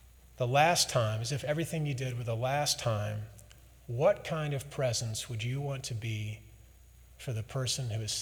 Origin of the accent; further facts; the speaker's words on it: St. Louis, Missouri, United States; I'm from St. Louis, so I put a little Southern accent on it, which changes it.